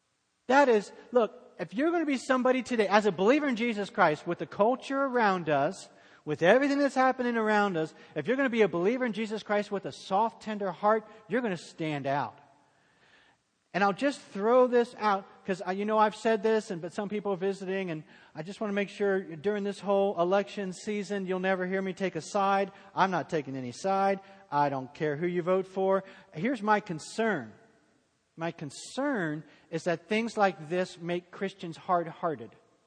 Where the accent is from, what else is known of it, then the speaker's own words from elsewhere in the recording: Cincinnati, Ohio, United States; now in US South; When I grew up in Cincinnati, Ohio, the Lord's Prayer in Cincinnati was different than y'all say it down in the South.